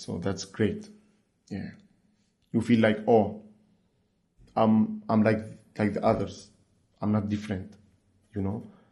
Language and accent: English; Syria; moved away; I'm from Syria. So in 2012, I moved to Turkey, to Istanbul.